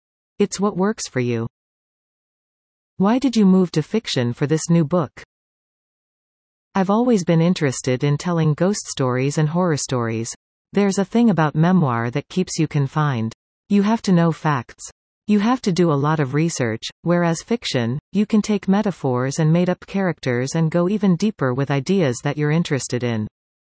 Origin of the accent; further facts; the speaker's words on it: Coquitlam, British Columbia, Canada; My parents live in Coquitlam. How did growing up in Coquitlam influence your writing? I had a very structured childhood. There were always a lot of activities, hockey, school, piano lessons.